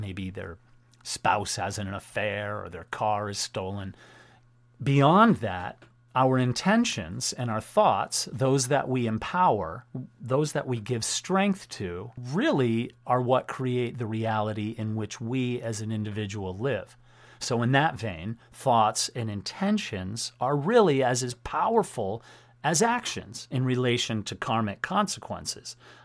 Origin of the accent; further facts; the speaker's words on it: Wilbraham, Massachusetts, United States; when I was growing up in Wilbraham, Massachusetts, with today's guest.